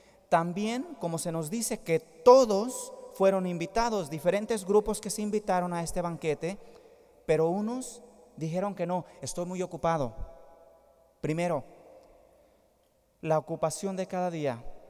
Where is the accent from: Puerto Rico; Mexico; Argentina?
Mexico; así digo yo, pues soy de México